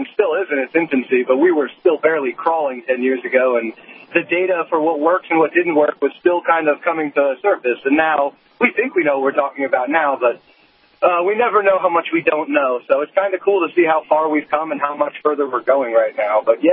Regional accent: New Jersey, United States; I'm actually from New Jersey, unfortunately.

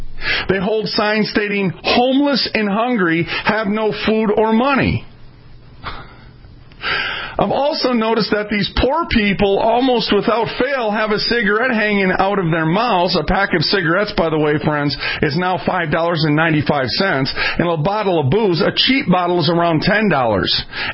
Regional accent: Minneapolis, Minnesota, United States; I mean, I came from a welfare household. I came from North Minneapolis.

